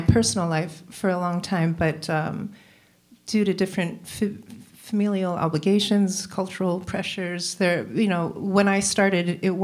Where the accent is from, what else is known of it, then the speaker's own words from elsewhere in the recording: Falls Church, Virginia, United States; I grew up in Falls Church, and I was playing open mic nights multiple times a week.